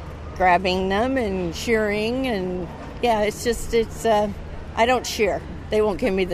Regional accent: Boonville, California, United States; Well, I'm from Mendocino County, Boonville.

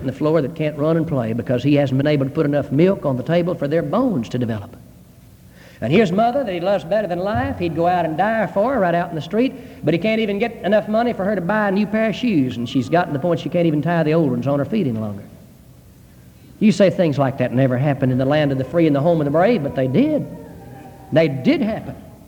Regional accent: United States; When I was growing up in Fulton County

